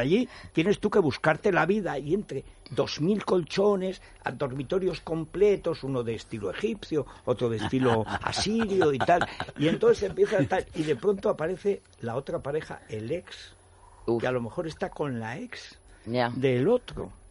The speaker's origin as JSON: {"language": "Spanish", "region": "Castilla-La Mancha", "country": "Spain", "tie": "born or raised there", "said": "en mi pueblo, que es el centro hidrográfico de las Españas, allí en los Montes Universales, ahí es el parteaguas de la península."}